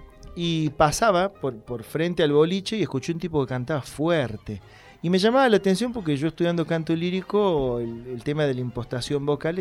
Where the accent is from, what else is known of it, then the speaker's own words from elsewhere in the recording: Córdoba, Argentina; born there; yo nací en Córdoba en el año 74 y … una cantante de folclore, una cantoraza, tíos cómicos, imitadores